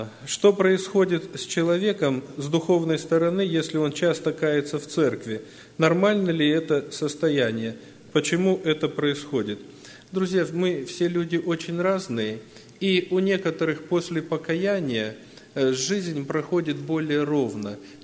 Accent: Kazakhstan; и я, и Семен Петрович, мы из Казахстана.

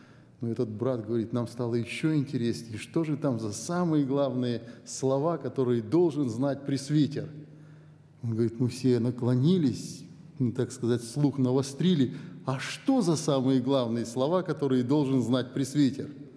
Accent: Chüy Region, Kyrgyzstan; moved away; Я из Чуйской долины, я вырос в Киргизии, где все это было повсеместно.

